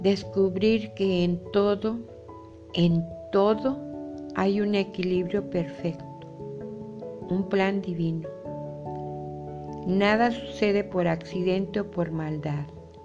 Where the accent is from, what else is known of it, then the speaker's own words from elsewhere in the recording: Mexico; Yo soy escritora mexicana